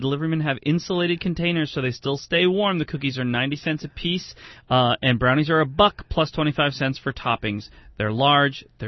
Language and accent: English; Ireland; I'm an Irishman. I like potatoes.